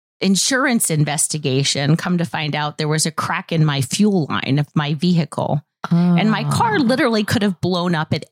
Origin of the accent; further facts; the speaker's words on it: New Jersey, United States; I grew up in North Jersey.